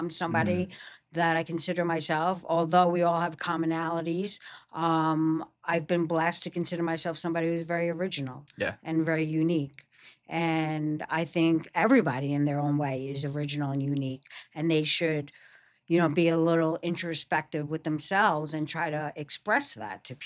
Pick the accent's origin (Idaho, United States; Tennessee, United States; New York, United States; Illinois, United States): New York, United States; Long Island; And we had a lot of Italians and Jewish people where I grew up in Long Island.